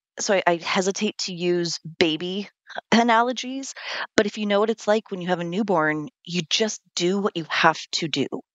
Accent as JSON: {"language": "English", "country": "Ireland", "said": "I'm Irish, so I've always had sort of a healthy relationship with death through my family."}